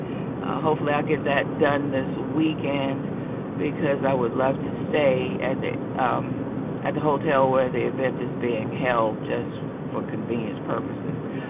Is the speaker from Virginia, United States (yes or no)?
yes; Norfolk, Virginia, United States; I didn't grow up in Virginia Beach. I grew up in Norfolk